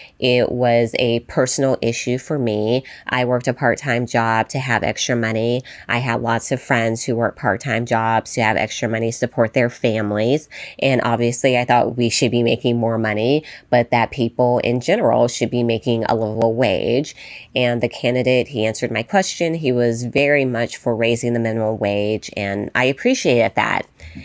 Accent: Las Vegas, Nevada, United States; And growing up in Las Vegas, Nevada, even at the time, there were not a lot of women of color who were elected officials.

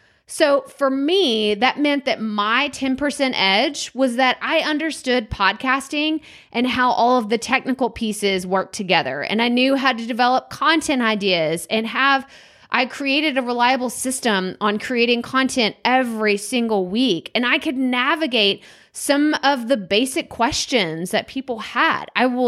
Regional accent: Athens, Texas, United States; It was Athens. That's my hometown. And Corsicana, like, they were rival schools growing up.

